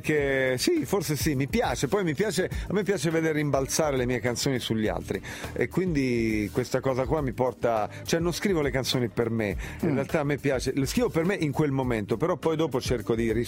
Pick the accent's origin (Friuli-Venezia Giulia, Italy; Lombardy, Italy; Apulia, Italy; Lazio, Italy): Lazio, Italy; Rome; born there; io sono nato a Roma e ho scoperto l'hip hop.